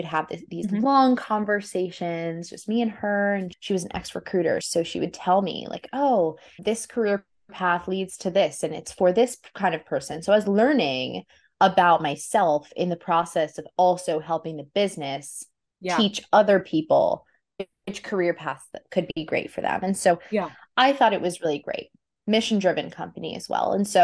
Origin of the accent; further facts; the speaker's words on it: New York City, New York, United States; I grew up in New York City. I remember being in my New York City apartment, and Upper West Side, and not Brooklyn.